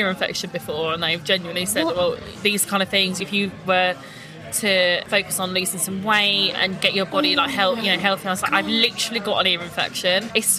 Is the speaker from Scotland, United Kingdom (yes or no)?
no; Gravesend, South East England, United Kingdom; Oh, what? No, mate, I grew up in Gravesend.